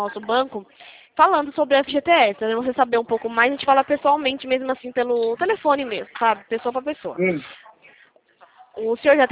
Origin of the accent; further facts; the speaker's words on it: Presidente Prudente, São Paulo, Brazil; Eu sou de Presidente Prudente.